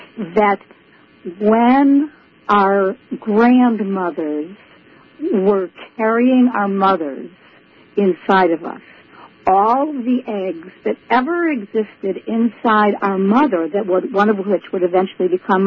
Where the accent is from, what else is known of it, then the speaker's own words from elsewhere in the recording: Buffalo, New York, United States; And what's interesting is that I grew up in Buffalo, New York, which is the other end of the Iroquois Nation.